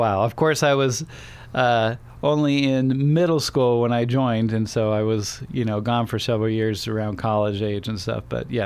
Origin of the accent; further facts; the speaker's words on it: Los Angeles, California, United States; I know as a kid growing up in Los Angeles, I got to explore quite a bit of area around my neighborhood there.